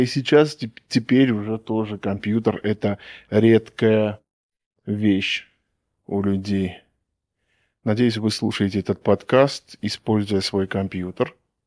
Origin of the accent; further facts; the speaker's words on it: Armenia; географически я нахожусь в Армении. И не только географически, да, но и этнически принадлежу я, ну, по национальности я армянин.